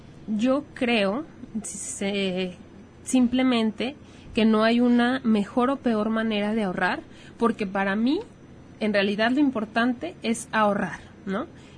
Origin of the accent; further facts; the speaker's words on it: Ejutla, Mexico; son las tandas o cundinas, como las llaman en mi pueblo, en Ejutla.